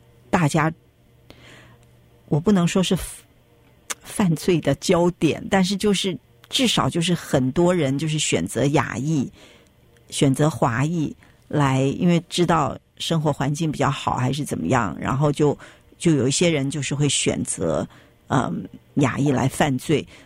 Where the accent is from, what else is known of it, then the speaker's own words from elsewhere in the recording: China; 只是说我们中国人很强调这个